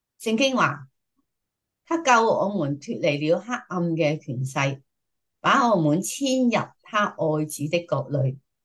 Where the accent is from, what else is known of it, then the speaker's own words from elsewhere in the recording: Guangdong, China; accent: Cantonese; 我哋廣東話就話應該係袖手旁觀、隔岸觀火